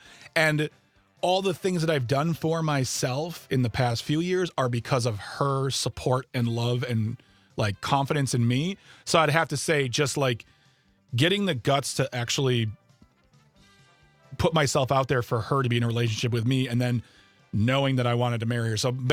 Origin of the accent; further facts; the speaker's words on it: Waukesha, Wisconsin, United States; moved away as an adult; I was born and raised in Waukesha, Wisconsin, which for those who don't know is about 20 minutes west of Milwaukee. I was born and raised there until I was 19 years old.